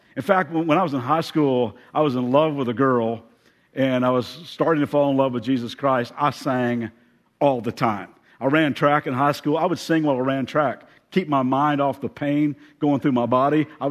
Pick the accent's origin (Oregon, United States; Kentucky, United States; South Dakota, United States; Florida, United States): Kentucky, United States; And I grew up in Kentucky, so I'm a Kentucky Wildcat fan.